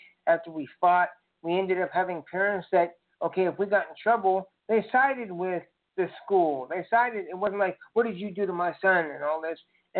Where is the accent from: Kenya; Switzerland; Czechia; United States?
Kenya; He come from my home country of Kenya, Africa, and to go up to become leader of the free world